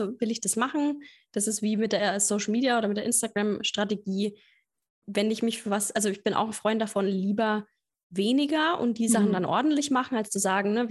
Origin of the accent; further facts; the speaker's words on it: Bavaria, Germany; wie man bei uns in Franken sagt